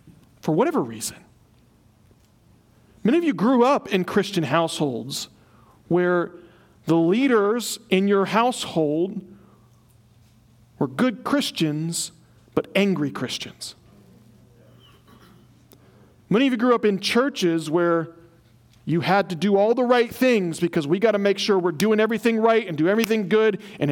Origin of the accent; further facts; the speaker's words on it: Ireland; I'm just an Irishman.